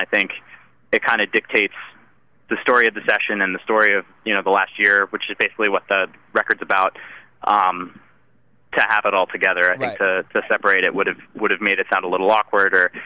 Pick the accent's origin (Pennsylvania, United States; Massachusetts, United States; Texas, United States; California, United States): Pennsylvania, United States; Philadelphia; No, dude, I'm from Philadelphia. I can take anything.